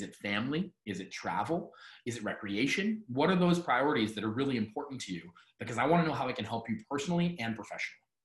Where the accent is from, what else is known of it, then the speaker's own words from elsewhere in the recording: Ontario, Canada; I live in Burlington. I grew up in Niagara. So kind of the Golden Horseshoe, the west side of Toronto.